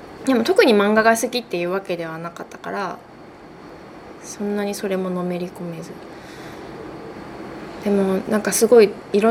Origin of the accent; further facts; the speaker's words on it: Ibaraki, Japan; also born or lived in Chiba; 生まれは千葉、育ちは茨城、主に茨城育ち。結婚してここに引っ越すまで関東地方以外のところに住んだことがありません。